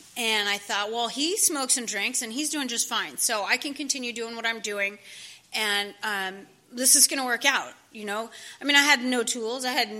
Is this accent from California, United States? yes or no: yes; Irvine, California, United States; I grew up in Irvine, California. I had everything I needed and more.